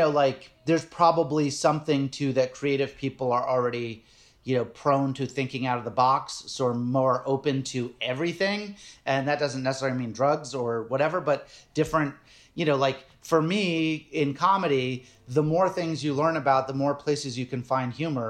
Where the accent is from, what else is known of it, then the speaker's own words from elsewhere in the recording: Nantucket, Massachusetts, United States; And it was like, when I grew up in Nantucket, this actually ties into exactly what we're talking about. I grew up on Nantucket Island.